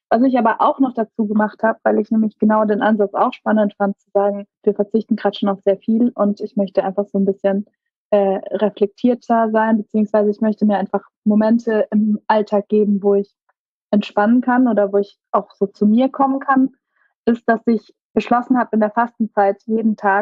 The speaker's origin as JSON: {"language": "German", "town": "Karlsruhe", "region": "Baden-Württemberg", "country": "Germany", "tie": "born or raised there", "said": "Ich bin in Karlsruhe groß geworden"}